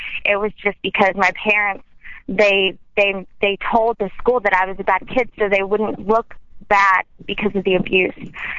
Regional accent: California, United States; I'm from California. You know how it is, equal respect.

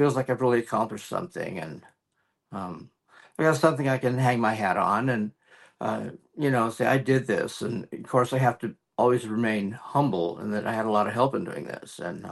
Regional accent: San Jose, California, United States; moved away as an adult; Right before I moved out of my hometown of San Jose, I was starting writing again.

